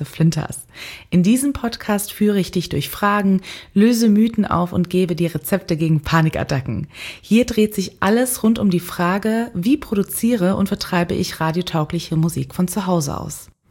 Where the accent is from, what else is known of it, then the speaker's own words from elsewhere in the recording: Cologne, North Rhine-Westphalia, Germany; born there; ich als geborene Kölnerin